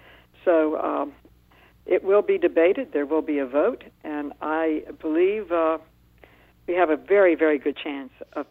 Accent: New York, United States; As a New Yorker, we are truly a tapestry of ethnic, cultural, and religious traditions

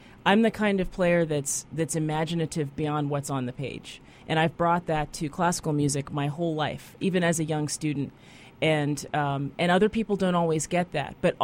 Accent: United States; but as American musicians, we really have to curate the American feel of music to non-Americans

